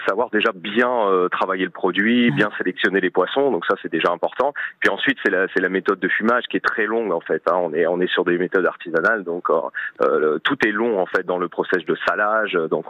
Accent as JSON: {"language": "French", "region": "Provence-Alpes-Côte d'Azur", "country": "France", "lives_now": "Île d'Yeu, France", "said": "je suis des Alpes-Maritimes, donc..."}